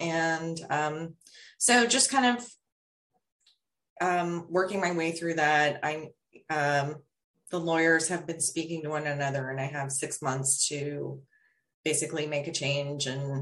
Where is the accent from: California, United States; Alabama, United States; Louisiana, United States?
Louisiana, United States; When I say home, like my hometown in Louisiana. I live in Maryland, but I haven't been back there.